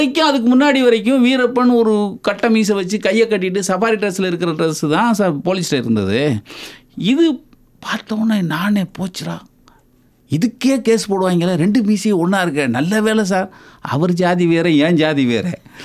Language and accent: Tamil; Aruppukkottai, Tamil Nadu, India; எங்கள் ஊர் கமுதி அருப்புக்கோட்டை, என்னுடைய சொந்த ஊர் அருப்புக்கோட்டை